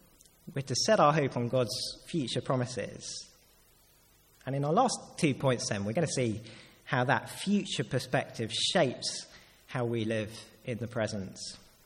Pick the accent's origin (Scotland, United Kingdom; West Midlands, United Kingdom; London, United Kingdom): London, United Kingdom; But as a Londoner